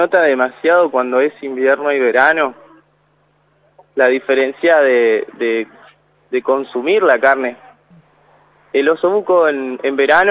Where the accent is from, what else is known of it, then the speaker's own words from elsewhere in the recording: Argentina; nosotros como argentinos somos súper carnívoros